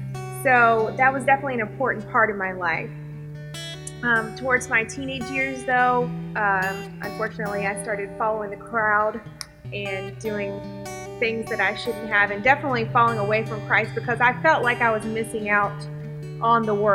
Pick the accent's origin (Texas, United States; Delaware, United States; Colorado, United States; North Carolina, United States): North Carolina, United States; Charlotte; I was born and raised in Charlotte, and we kind of grew up in the church, my family and I.